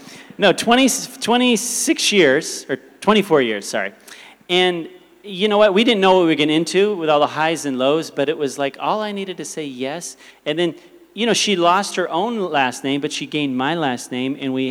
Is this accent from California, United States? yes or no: yes; Downey, California, United States; born there; I hail from America. I was born in the city of Downey, California.